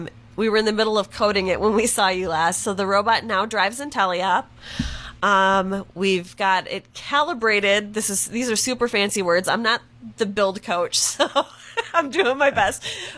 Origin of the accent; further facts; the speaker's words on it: Michigan, United States; And I have to smile because I grew up in Michigan, too.